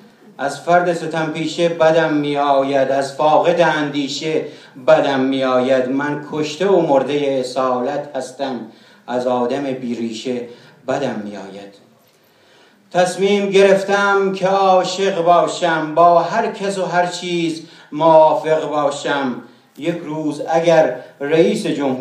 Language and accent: Persian; Fuman, Gilan, Iran; accent: Gilaki; من دهاتی زاده ای از فومنم لهجه دارم گیلکی زر میزنم